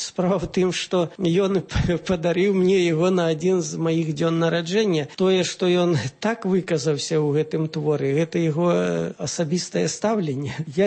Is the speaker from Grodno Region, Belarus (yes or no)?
yes; Dzyaraunaya, Grodno Region, Belarus; я родам з Дзяраўной, са Слонімскага района.